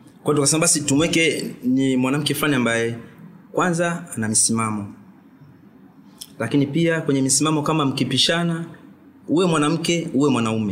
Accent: Tanzania; tumetoka East Africa Tanzania

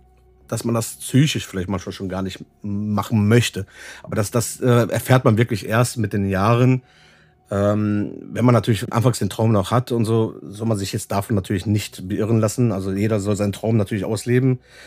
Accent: Duisburg, North Rhine-Westphalia, Germany; ich komme aus Duisburg, bin 35 Jahre alt

